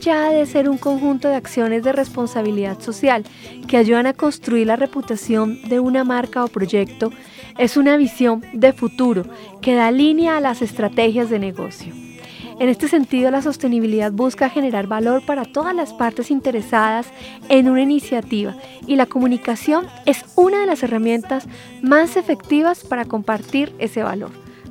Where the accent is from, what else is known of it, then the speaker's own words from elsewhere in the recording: Valle del Cauca, Colombia; que son músicos de mi tierra, del Valle del Cauca.